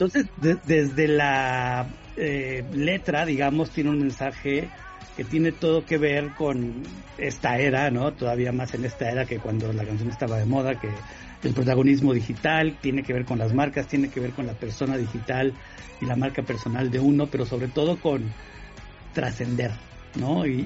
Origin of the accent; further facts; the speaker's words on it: Ciudad Satélite, State of Mexico, Mexico; yo soy de Satélite, ¿no?